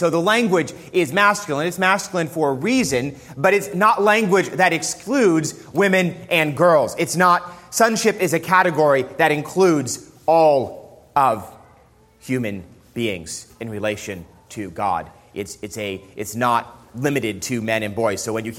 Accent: New York City, New York, United States; Growing up in New York City, my dad used to refer to Father's Day, a little bit tongue-in-cheek, as Missing Persons Day.

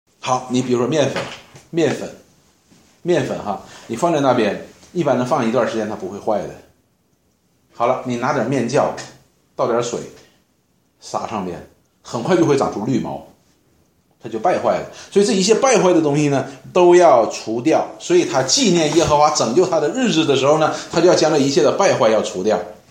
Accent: Northeast China, China; 我们东北人这里都是东北人

